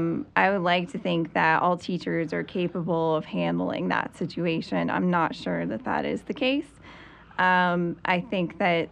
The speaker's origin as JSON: {"language": "English", "region": "North Carolina", "country": "United States", "tie": "born or raised there", "said": "You know, I grew up in Alamance County and my parents did too."}